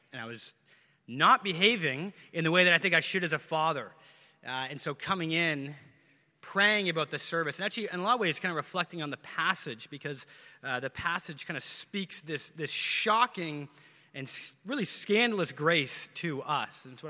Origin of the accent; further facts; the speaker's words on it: Canada; I'm a Canadian who's also an American.